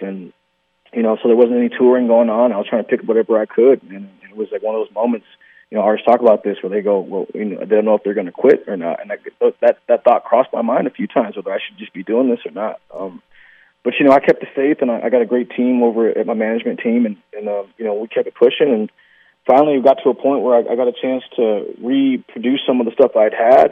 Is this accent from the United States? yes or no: yes; Seattle, Washington, United States; Well, I'm this kid from Seattle. I mean, that's how I epitomize it. … because I grew up here.